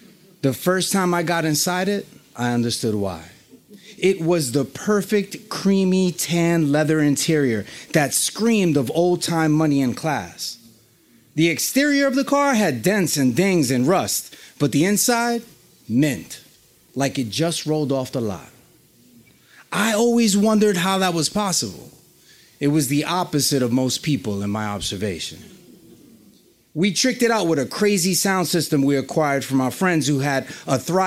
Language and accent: English; Puerto Rico; accent: Dominican; Rican. But at this point, I'm basically Dominican too because I learned to speak Spanish from Rob and my accent is so thickly Dominican, my grandmother would ban me from speaking to her in Spanish.